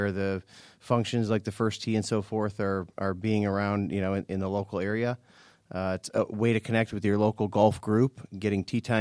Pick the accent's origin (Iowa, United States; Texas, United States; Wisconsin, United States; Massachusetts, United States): Wisconsin, United States; Milwaukee; also born or lived in Atlanta, United States; I am from Milwaukee originally, lived in Atlanta in the 1990s during the Olympics